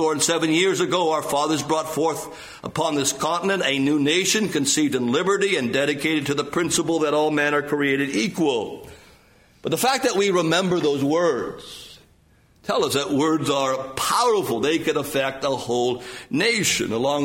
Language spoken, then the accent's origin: English; Canada; Most Americans, I'm not American, so don't take offense by that, but I'm a Canadian